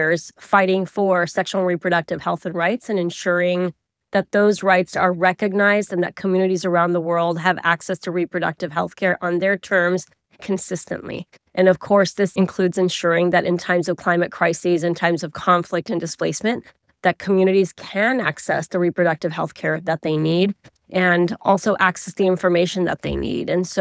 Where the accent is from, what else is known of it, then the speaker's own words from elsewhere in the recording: Sindh, Pakistan; born there; I'll go to my own home country and the province I was born in Sindh in Pakistan